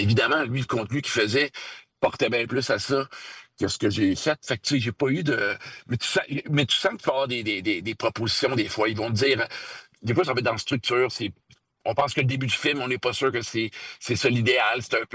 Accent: Quebec, Canada; J'ai toujours dit aux gens que je suis Québécois

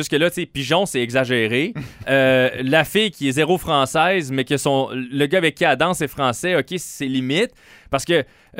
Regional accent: Saint-Augustin, Quebec, Canada; Norrois, c'est mon équipe de où je viens, de Saint-Augustin. J'ai la nationalité Norrois.

